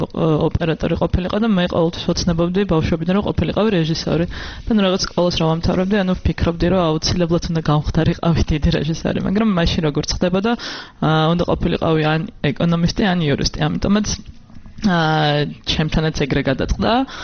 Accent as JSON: {"language": "Georgian", "region": "Tbilisi", "country": "Georgia", "tie": "born or raised there", "said": "დავიბადე და გავიზარდე თბილისში"}